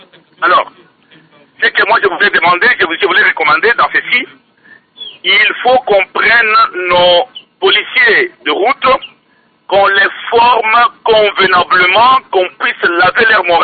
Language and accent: French; DR Congo; ici chez nous, dans la République démocratique du Congo